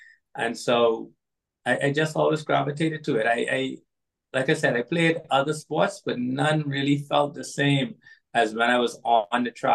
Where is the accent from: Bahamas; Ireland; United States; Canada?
Bahamas; And so growing up in the Bahamas was great. Tropical climate, beach all the time, tropical fruits.